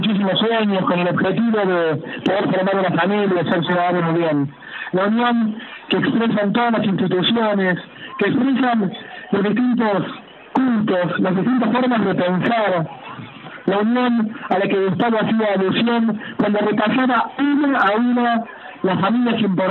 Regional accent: Alta Gracia, Córdoba, Argentina; Y yo vengo de la ciudad de Altagracia.

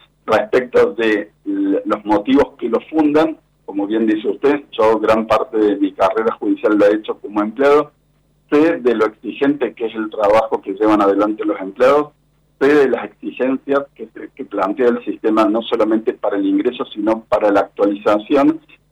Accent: Córdoba, Argentina; Yo soy oriundo de Córdoba Capital.

